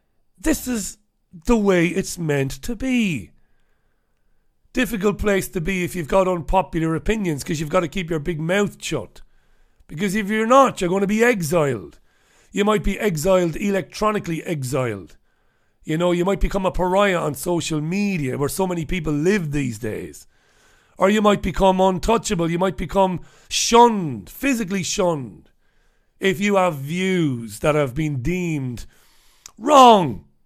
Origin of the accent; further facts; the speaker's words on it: Waterford, Munster, Ireland; back in my hometown of Waterford